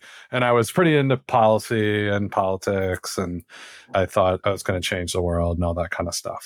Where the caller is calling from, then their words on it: Chevy Chase, Maryland, United States; I'm just outside our nation's capital, Washington, D.C., in Chevy Chase, Maryland, in a basement in Chevy Chase, Maryland.